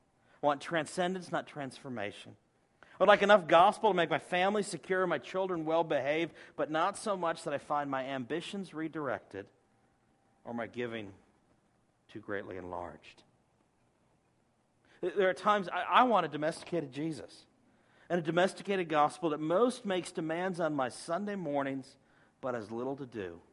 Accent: the South, United States; maybe it's because I'm from the South

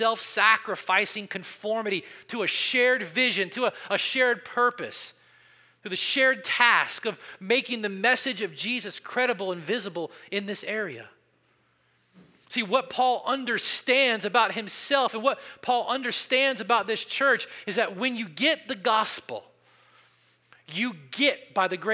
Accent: Southern United States, United States; I'm from the South. One of the first things you learn as a Southerner when you're probably 4 years old

